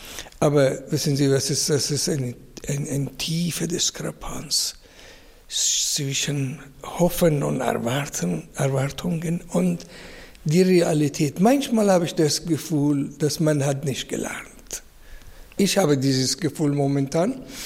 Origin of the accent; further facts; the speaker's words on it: Afghanistan; moved away; ich bin in Afghanistan geboren, aufgewachsen. Ich habe Wurzel der, ich habe eine große Familie der. Ich liebe meine erste Heimat.